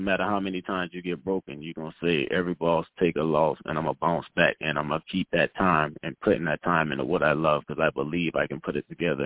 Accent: Charleston, South Carolina, United States; now in Atlanta, United States; Charleston, South Carolina.

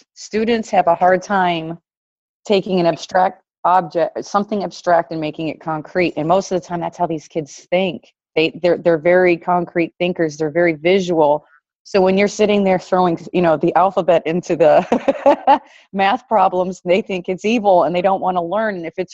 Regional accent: Somerset, Kentucky, United States; also born or lived in Dearborn / Miami; So I was born in Dearborn, Michigan, but I lived in Miami, Florida for a while. And then I moved to Somerset, Kentucky, which was a totally different lifestyle and mindset.

